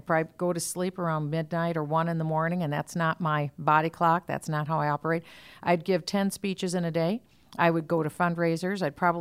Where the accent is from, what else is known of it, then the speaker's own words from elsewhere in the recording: Minnesota, United States; I'm from Minnesota. We have the Mayo Clinic.